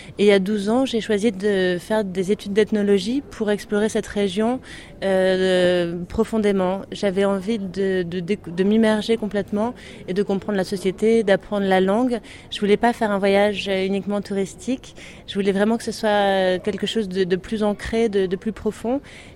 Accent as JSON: {"language": "French", "town": "Puy-Saint-Vincent", "region": "Provence-Alpes-Côte d'Azur", "country": "France", "tie": "born or raised there", "said": "Je viens moi-même d'un petit village des Hautes-Alpes, puisque je suis née, j'ai grandi à Puy-Saint-Vincent, et mes grands-parents paternels étaient agriculteurs."}